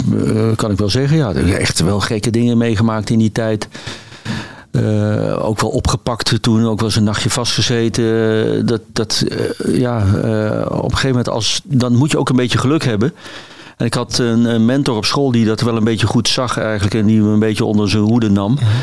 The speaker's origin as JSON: {"language": "Dutch", "town": "Eindhoven", "region": "North Brabant", "country": "Netherlands", "tie": "born or raised there", "said": "maar ik ben opgegroeid in Eindhoven"}